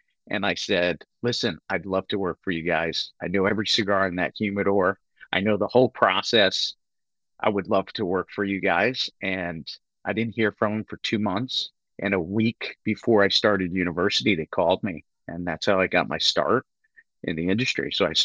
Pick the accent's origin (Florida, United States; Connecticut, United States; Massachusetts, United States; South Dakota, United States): Connecticut, United States; I'm from Connecticut. People don't realize that Connecticut grows some of the best cigar tobacco in the world north of Hartford, Connecticut.